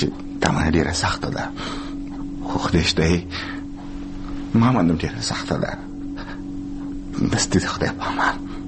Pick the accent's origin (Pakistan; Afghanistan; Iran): Pakistan; Balochistan; accent: Quetta; کوټ ته ورته زما دا لهجه ده